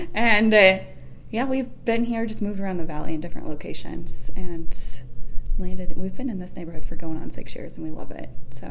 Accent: Tucson, Arizona, United States; I'm from Tucson. Okay. Born and raised. Little tiny family. Just me and my sister. My parents. And I grew up down there.

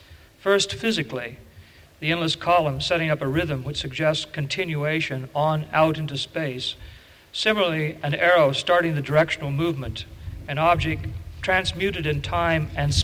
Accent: Kansas, United States; But I grew up in Kansas.

